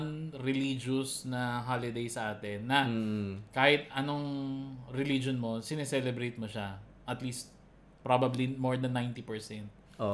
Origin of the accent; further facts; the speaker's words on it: Central Luzon, Philippines; lalo na kasi sa amin sa Bulacan, kami talaga yung ano sentro ng mga fireworks at firecrackers.